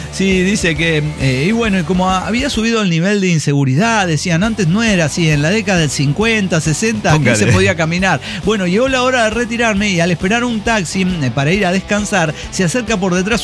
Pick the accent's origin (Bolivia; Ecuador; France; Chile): Bolivia; La Paz; now in Cochabamba, Bolivia; actualmente vivo en Cochabamba. Gracias a ello los conocí en la Troje, como les dije a ustedes, pero soy originario de La Paz. Estudiaba y trabajaba en el Alto.